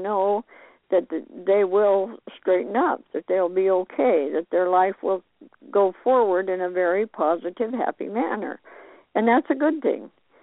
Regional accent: Montana, United States; born there; We lived on the prairie. I was born in Montana. We lived on the prairie.

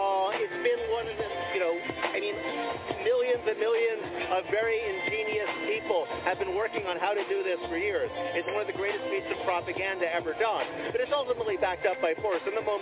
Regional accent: United States; I come from the United States, where everybody is taught that democracy, you know, comes from the founding fathers

